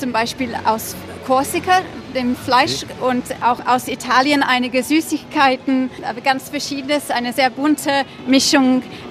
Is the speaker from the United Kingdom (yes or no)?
yes; England, United Kingdom; German is a second language; now in Antibes, France